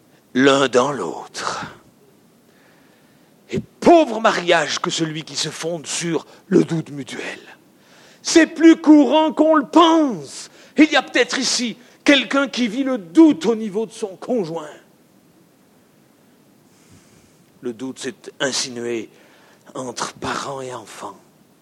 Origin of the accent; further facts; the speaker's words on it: France; mais je suis français, voyez-vous